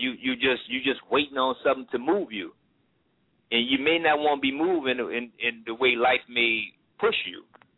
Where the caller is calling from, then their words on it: Columbus, Ohio, United States; I'm calling from Columbus.